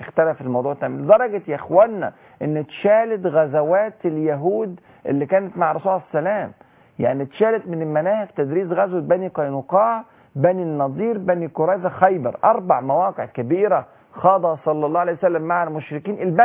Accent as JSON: {"language": "Arabic", "country": "Egypt"}